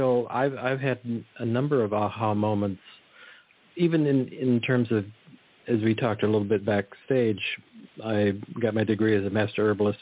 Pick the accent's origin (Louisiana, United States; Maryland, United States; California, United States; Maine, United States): California, United States; I grew up in the Monterey Peninsula. So I grew up in Ansel Adams land.